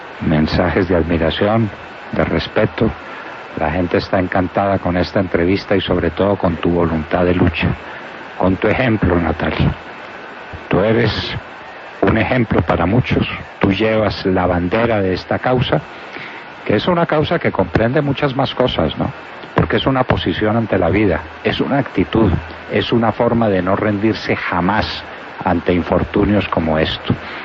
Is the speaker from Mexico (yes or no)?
no; Colombia; que somos todos los colombianos